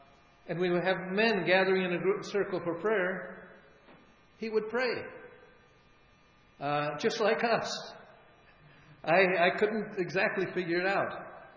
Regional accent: Cleveland, Ohio, United States; when I told him that I was from Cleveland, Ohio

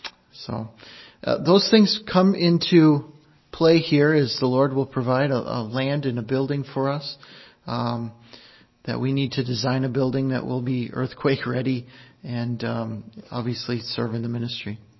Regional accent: Minnesota, United States; I was born and raised in Minnesota. I was born in a pastor's home.

